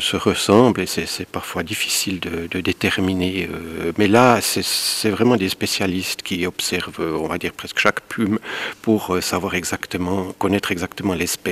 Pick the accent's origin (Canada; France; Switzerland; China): Switzerland; chez nous en Suisse.